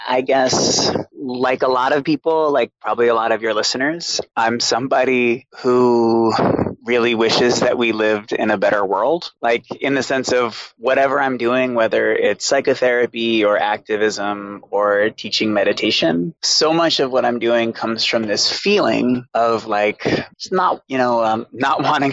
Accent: Boston, Massachusetts, United States; I had a pretty hard time growing up. I grew up in Boston with a single alcoholic mother.

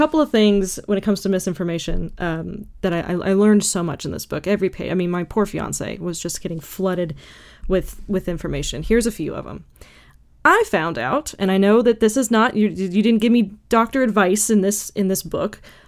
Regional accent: the South, United States; growing up in the South, you meet some people who are like, no, just, you know, eat some honey.

